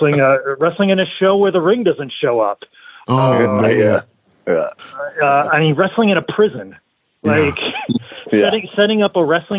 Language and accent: English; Iowa, United States; I was born and raised in Iowa. My father is a farmer and construction worker. My mother is a school teacher. I was raised in a town of 82 people.